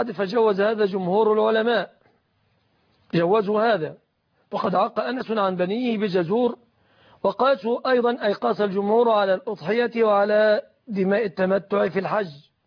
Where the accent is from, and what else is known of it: Egypt